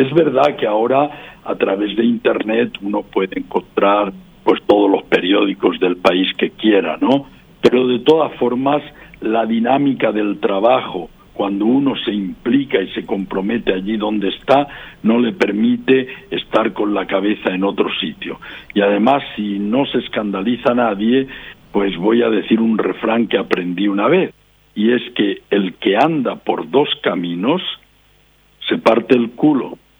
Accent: Paraguay; now in Morocco; Cuando salí de Paraguay y vine a Marruecos

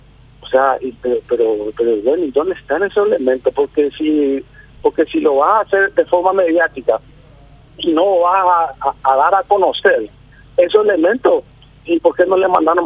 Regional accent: Paraguay; nosotros como paraguayos

